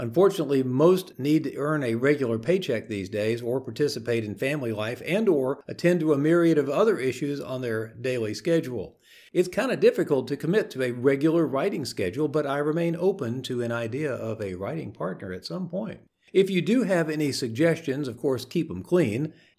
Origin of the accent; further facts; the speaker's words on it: Louisiana, United States; Though a primary emphasis is going to remain on my home state of Louisiana